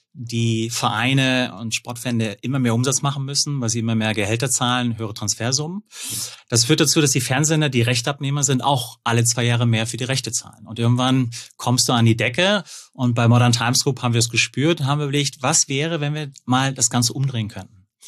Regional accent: North Rhine-Westphalia, Germany; now in Munich, Germany; Geboren und aufgewachsen am Niederrhein, Hüxe, und lebe jetzt in München.

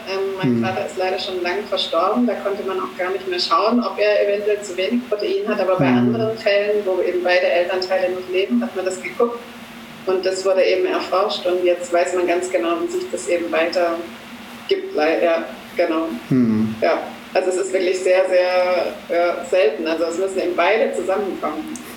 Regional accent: Böblingen, Baden-Württemberg, Germany; Ich komme aus Böblingen. Genau. Das liegt in Baden-Württemberg, ganz in der Nähe von Stuttgart. Da bin ich auch geboren, also ich bin nie weit weggezogen, immer so um Böblingen rum.

